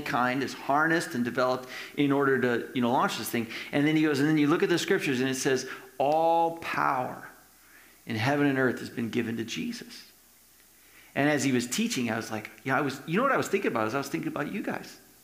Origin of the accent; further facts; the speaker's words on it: United States; now in Canada; when we did actually move here to Canada, it was May of 2004. And when we, I had applied, because I'm an American citizen, I had applied for permanent resident status